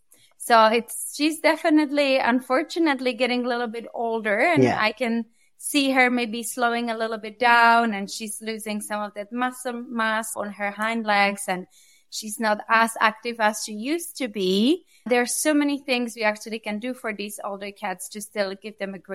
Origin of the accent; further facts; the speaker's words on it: Czechia; I'm actually originally from Europe, a small country called Czech Republic.